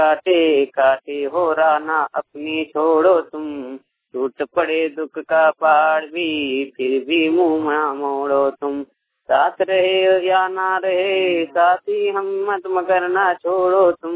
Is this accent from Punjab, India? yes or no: no; Jharkhand, India; ग्राम जमा पोस्ट चंडीपुर थाना कस्मा जिला बोकारो झारखंड राज्य का रहने वाला हूँ।